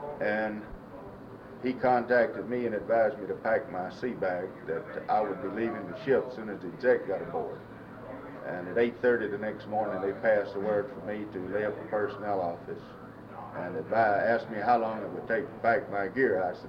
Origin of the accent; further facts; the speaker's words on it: Goldsboro, North Carolina, United States; Well, the North Carolina, since I was born and raised around Goldsboro, being my home state